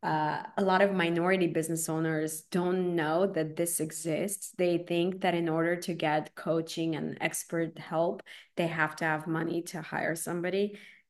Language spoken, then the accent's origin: English; Armenia; moved away; You said you're from Colombia, obviously, and I'm from Armenia. I'm a first generation immigrant, and I find that being an immigrant, I just have so much appreciation for this country.